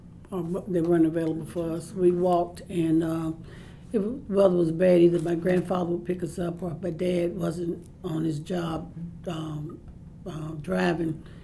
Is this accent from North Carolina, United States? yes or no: yes; Charlotte, North Carolina, United States; also born or lived in Mooresville; We lived in Charlotte. My dad got a job there in Charlotte working, and so we lived in Double Oaks there in Charlotte until I was 6 years old.